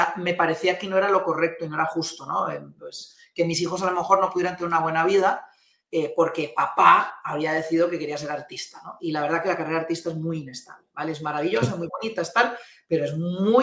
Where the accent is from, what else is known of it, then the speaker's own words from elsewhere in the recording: Costa Rica; born there; soy nacido en Costa Rica, nací en hogar de emprendedores y empresarios